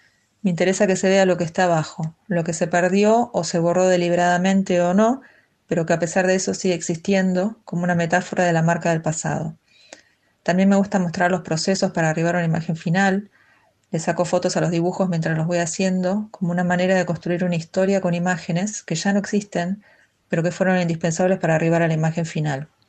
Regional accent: Buenos Aires, Argentina; soy de Argentina, vivo en Buenos Aires y soy artista plástica.

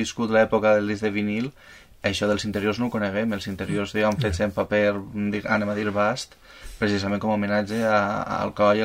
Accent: Valencian Community, Spain; El meu poble, sense anar més lluny, vivia d'una fàbrica de paper de fumar

